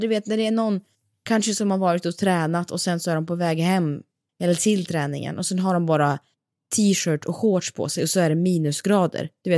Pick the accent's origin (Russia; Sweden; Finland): Russia; Siberia; eller jag hade en granne när vi växte upp i Sibirien.